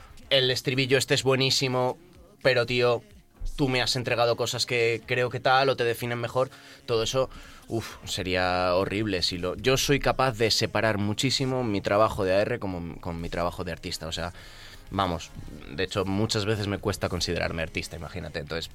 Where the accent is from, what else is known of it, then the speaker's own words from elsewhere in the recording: Valencian Community, Spain; No, hombre, yo soy valenciano